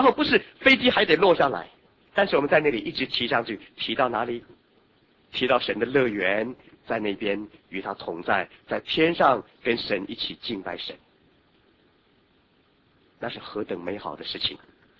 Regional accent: Hong Kong; 我是香港人

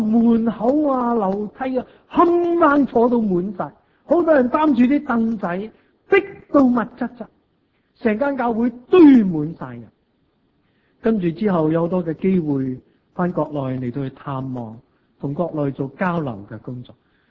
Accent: Hong Kong; born there; 我自己呢是1982年才第一次回去国内，我在香港出世，

